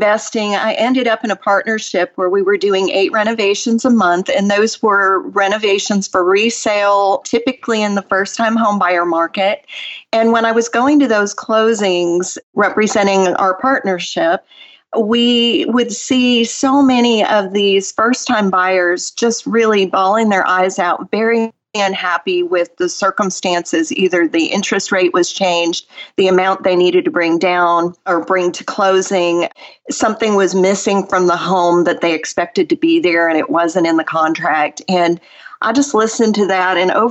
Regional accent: Nashville, Tennessee, United States; I'm from Nashville, Tennessee

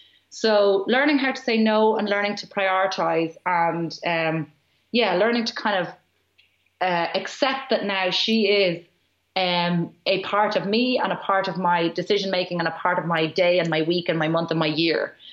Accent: Ireland; And I think as Irish people, we're not great at it, because we don't like to piss anybody off, or we don't like to disappoint people.

